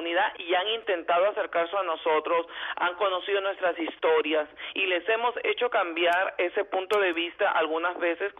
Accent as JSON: {"language": "Spanish", "country": "Peru", "said": "Soy de Perú"}